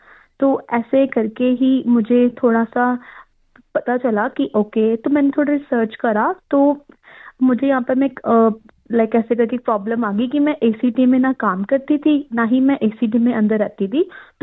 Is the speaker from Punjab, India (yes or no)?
yes; Ludhiana, Punjab, India; moved away as an adult; now in Australia; मैं पंजाब लुधियाना में से हूँ। तो मैं ऑस्ट्रेलिया शादी के बाद आई थी।